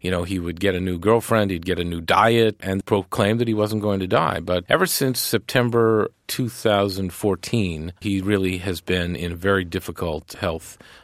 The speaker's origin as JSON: {"language": "English", "town": "Worcester", "region": "Massachusetts", "country": "United States", "tie": "born or raised there", "said": "Well, you know, I'm from Massachusetts, too. I grew up in Worcester, so I would see the Showcase cinemas right."}